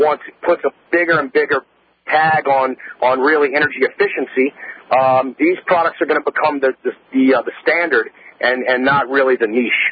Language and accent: English; Louisiana, United States; being born and raised in Louisiana, we use an indigenous natural resource like sugarcane to make a polyurethane foam.